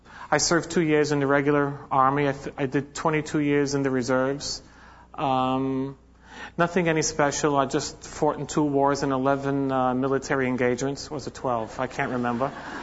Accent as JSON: {"language": "English", "town": "New York City", "region": "New York", "country": "United States", "tie": "born or raised there", "moved": "yes", "lives_now": "Israel", "said": "I'm an American. I grew up in the Holy Land in New York City. And then I made that odyssey to the Catskills? No, to Israel. And I've been living there now for about 28 years."}